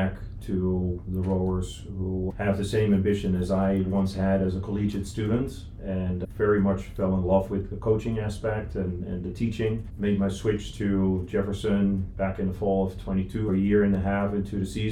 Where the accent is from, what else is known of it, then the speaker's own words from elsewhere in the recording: Netherlands; moved away as an adult; now in United States; I'm from the Netherlands. Came to the United States in 2005